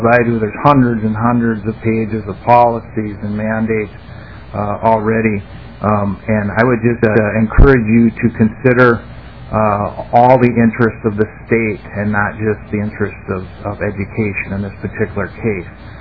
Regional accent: Nevis, Minnesota, United States; I'm from Nevis, Minnesota. I did also travel a great distance to get here.

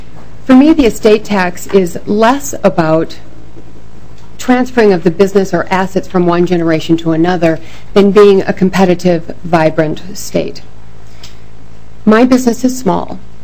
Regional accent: Minnesota, United States; Last year was the first time I felt maybe I shouldn't be a Minnesotan, even though I am a Minnesotan.

